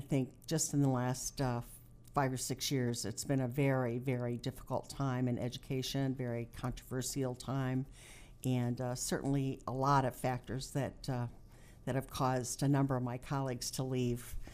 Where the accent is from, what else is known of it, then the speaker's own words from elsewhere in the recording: St. Louis, Missouri, United States; I grew up in the St. Louis area in West County before it was West County. At that time, it was pretty much country.